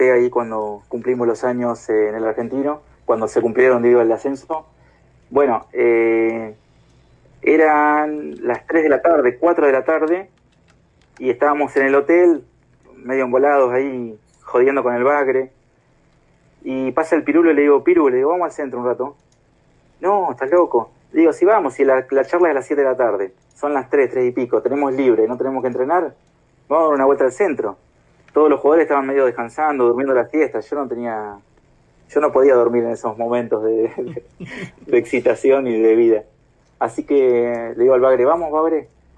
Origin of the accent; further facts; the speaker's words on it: Cuenca, Azuay, Ecuador; Nosotros que somos de Cuenca, imagínate, mucho, mucho más impactante fue un ascenso